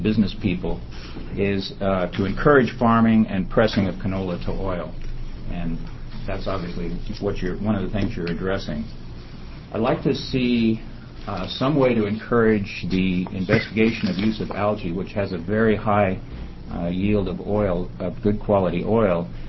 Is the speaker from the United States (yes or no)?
yes; Jacksonville, Florida, United States; I'm from Jacksonville, and I'm president of Sun Biofuels.